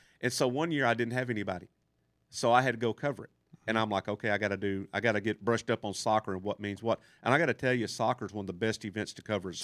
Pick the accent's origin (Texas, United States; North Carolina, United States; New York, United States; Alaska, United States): Texas, United States; You know, I was growing up in East Texas, I'm a sports writer in East Texas.